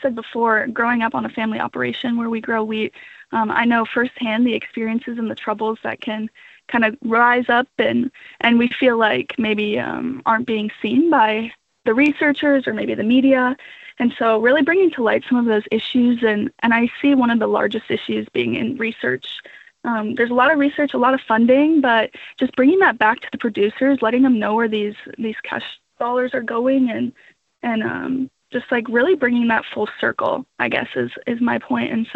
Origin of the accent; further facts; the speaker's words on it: North Dakota, United States; I grew up in North Dakota on a wheat farm. And so just a small family operation, farm and ranch.